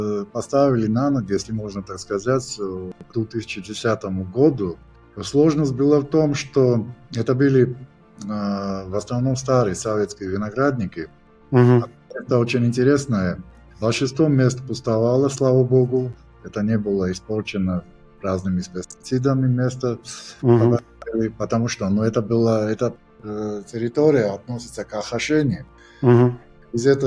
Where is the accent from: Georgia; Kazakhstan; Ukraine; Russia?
Georgia; Russian is a second language; до этого я просто как каждый грузин, я пил вино, особенно не задумывался над ними, как все, и все.